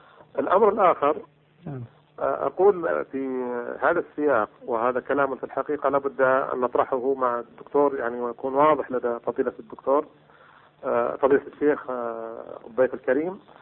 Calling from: Dammam, Eastern Province, Saudi Arabia; أنا أكلمكم من الدمام وعملي في القطيف في المحكمة الكبرى قاضي.

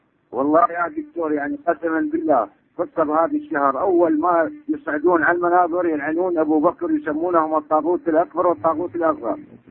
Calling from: Basra, Basra Governorate, Iraq; أنا أتصل بكم من البصرة

